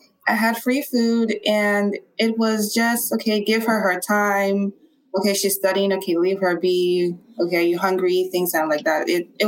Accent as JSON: {"language": "English", "country": "Nigeria", "moved": "yes", "lives_now": "United States", "said": "I'm from Nigeria. I've been here for about 5 years"}